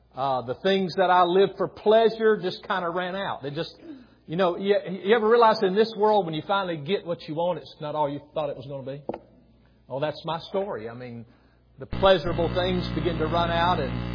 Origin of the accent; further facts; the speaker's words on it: Lawrenceburg, Tennessee, United States; I grew up in Lawrenceburg, Tennessee, in an unchristian home.